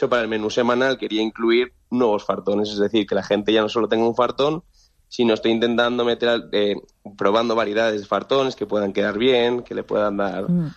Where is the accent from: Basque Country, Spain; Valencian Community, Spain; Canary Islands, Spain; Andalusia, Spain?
Valencian Community, Spain; como somos valencianos, el arroz al horno nos gusta mucho.